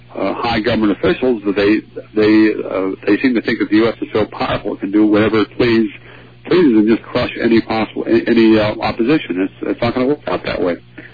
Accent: Virginia, United States; even though he was born in my home state of Virginia.

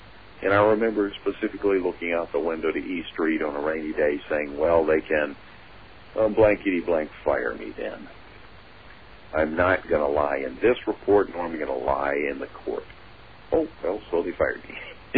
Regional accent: United States; I think that as an American, and I am an American, I have that right.

